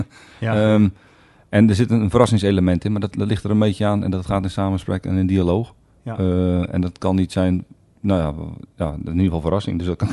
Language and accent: Dutch; Zeeland, Netherlands; Maar ja, ik kom natuurlijk uit Zeeland, dus het water heeft een belangrijke invloed.